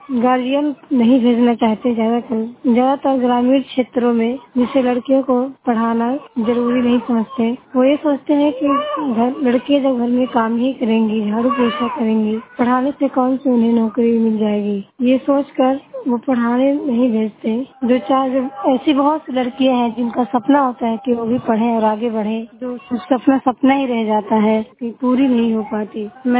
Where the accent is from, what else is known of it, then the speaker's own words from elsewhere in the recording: Maharajganj, India; मैं महाराजगंज से हूँ।